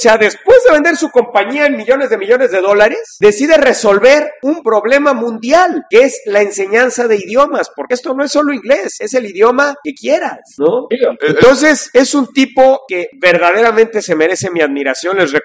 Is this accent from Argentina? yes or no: no; Guatemala; el aprendizaje de idiomas era para una élite nada más en mi país, que es Guatemala, ¿no?